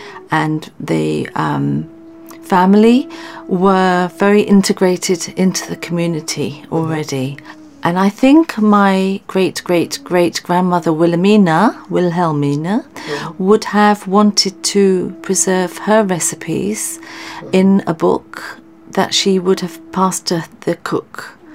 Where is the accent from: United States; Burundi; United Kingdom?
United Kingdom; England; born there; was from Bhusawal, mm-hmm. a railway colony, both Anglo-Indians. Mm-hmm. So, but I was born in England